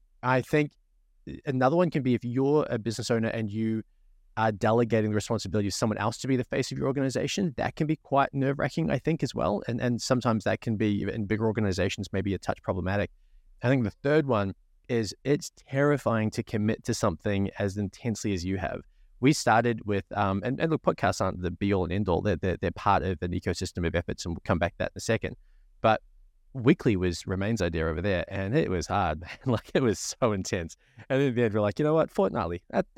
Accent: New Zealand; I'm from New Zealand originally, so we're Marmite.

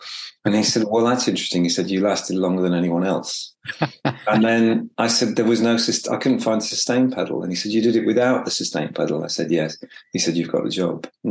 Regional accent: Liverpool, North West England, United Kingdom; and I was growing up in Liverpool.

